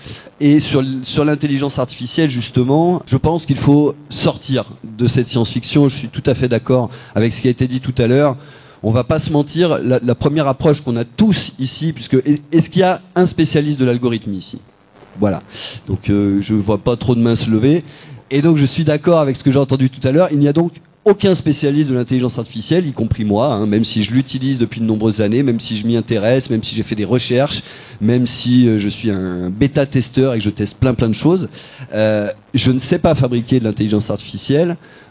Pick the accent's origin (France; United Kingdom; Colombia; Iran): France; Lyon, Auvergne-Rhône-Alpes; moved away as an adult; now in Limoges, France; Moi, je suis lyonnais, ça fait plus de 20 ans que je suis à Limoges.